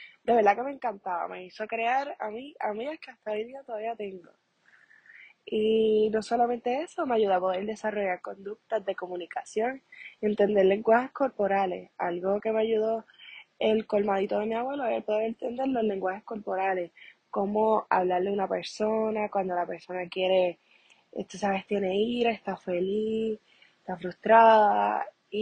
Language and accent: Spanish; Mayagüez, Puerto Rico; born there; está localizado en el mismo pueblo de Mayagüez.